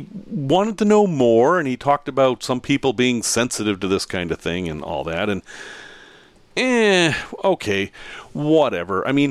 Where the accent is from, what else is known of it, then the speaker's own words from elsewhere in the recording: Northeast, United States; In Portland, Maine, the real Portland to me because I'm from the Northeast, there's a very unusual museum.